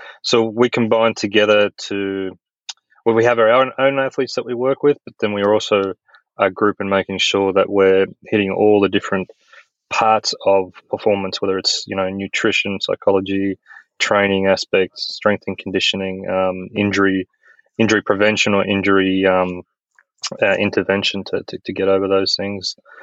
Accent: Australia; also born or lived in Europe / United States; I'm an Australian. I'm maybe a little bit of a lost vagabond Australian these days

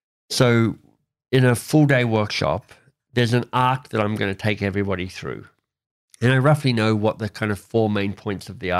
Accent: Canada; Well, as a Canadian, I don't know.

